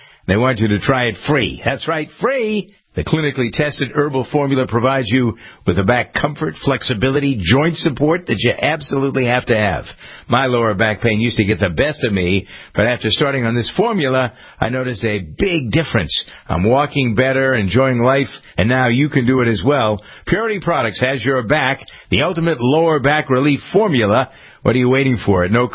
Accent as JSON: {"language": "English", "region": "New England", "country": "United States", "accent": "New England", "said": "And I started messing around with my New England accent"}